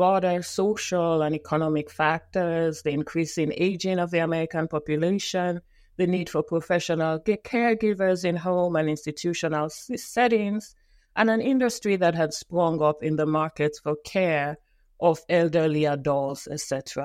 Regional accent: Sierra Leone; moved away as an adult; now in United States; I am originally from Sierra Leone, West Africa, and I moved to the U.S. at the age of 18 to live with my aunt, who had migrated many years prior.

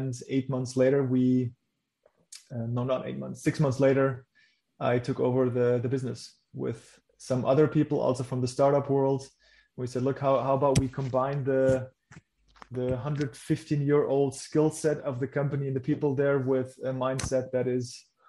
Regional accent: Germany; born there; English is a second language; my first language is not English. So I was born in Germany

